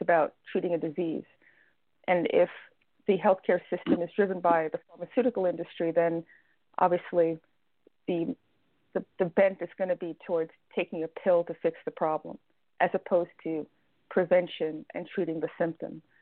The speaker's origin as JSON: {"language": "English", "region": "New York", "country": "United States", "lives_now": "Atlanta, United States", "said": "I'm originally from New York."}